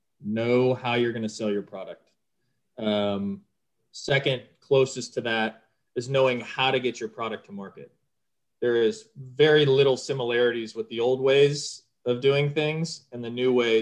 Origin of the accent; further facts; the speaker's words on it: Florida, United States; also born or lived in Texas; I'm originally from Florida, so I would love to see it in Florida.